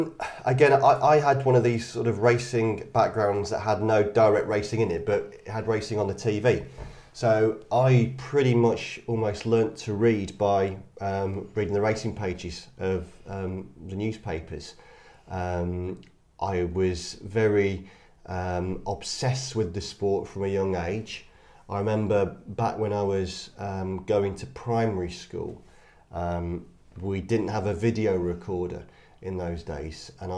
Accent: Blackburn, North West England, United Kingdom; because I grew up in Lancashire in Blackburn.

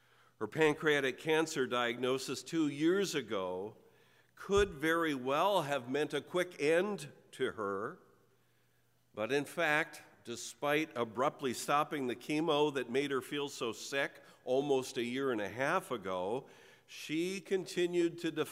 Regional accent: Minnesota, United States; On Tuesday, Liz and I drove to my hometown in southeastern Minnesota for my mom's funeral.

